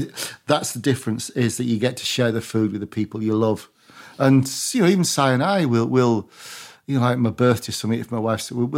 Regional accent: Barrow-in-Furness, North West England, United Kingdom; I'm from Barrow, you know, you don't turn work down, mate.

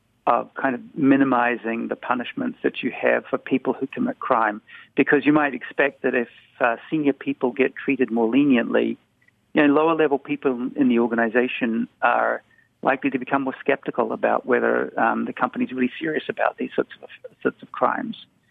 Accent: Wellington, New Zealand; Yep, I come from Wellington

